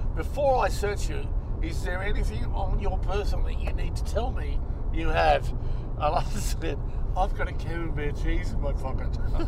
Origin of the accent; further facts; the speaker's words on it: Hawthorn, Victoria, Australia; I was from Hawthorn, but yeah, I hung around the Camberwell.